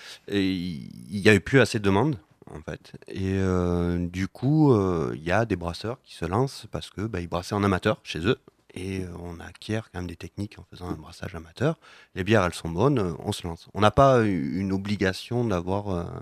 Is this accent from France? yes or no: yes; Carpentras, Provence-Alpes-Côte d'Azur, France; born there; Je suis né à Carpentras.